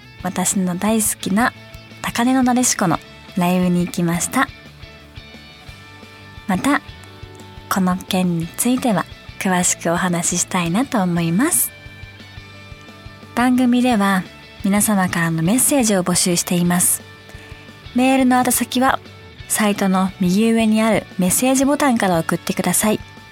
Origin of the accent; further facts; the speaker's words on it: Kansai, Japan; accent: Kansai dialect; now in Tokyo, Japan; 基本関西弁です基本は関西弁なんですけど、やっぱなんか関西の人と喋ってる方がより関西弁が出ます。どうしても東京にいるとなんか気づかないうちに標準語になってしまってて